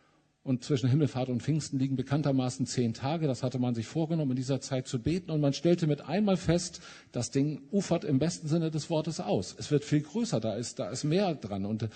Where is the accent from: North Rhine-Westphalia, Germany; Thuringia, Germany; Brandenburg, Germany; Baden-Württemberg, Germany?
North Rhine-Westphalia, Germany; Mülheim an der Ruhr; Ich komme ja aus Mülheim an der Ruhr